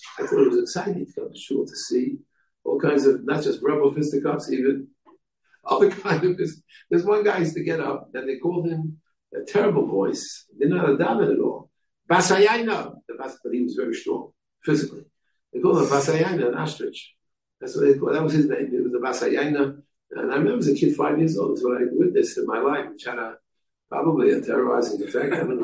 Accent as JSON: {"language": "English", "town": "Bronx", "region": "New York", "country": "United States", "tie": "born or raised there", "said": "I grew up in the Bronx. There were no rabbonim."}